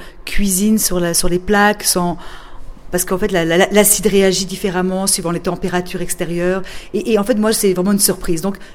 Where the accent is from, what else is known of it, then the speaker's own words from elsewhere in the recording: Villefranche, France; born there; Parce que je suis née à Villefranche